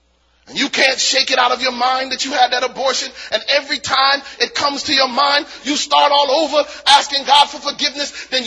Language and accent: English; Connecticut, United States; You know, I'm from Connecticut, so, you know, we would just pretend we were from Brooklyn sometimes.